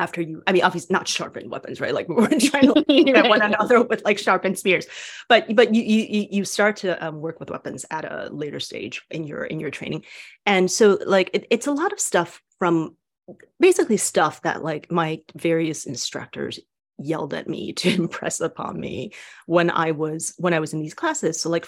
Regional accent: Taiwan; So like I was born and raised in Taiwan.

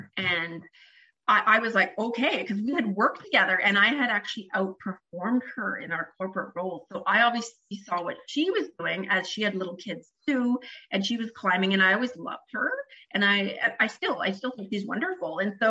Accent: Canada; I can't say corporate America because I'm Canadian, corporate Canada doesn't have the same ring to it

